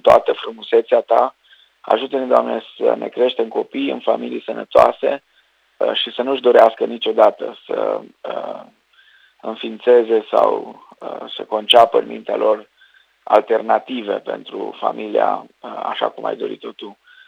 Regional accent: Banat, Romania; Și acum îți spun eu ceva care n-am vrut să spun ca bănățean

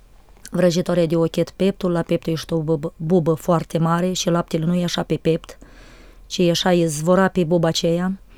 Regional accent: Moldova; now in Romania; Deci sunt venită din Republica Moldova, fostă Uniune Sovietică

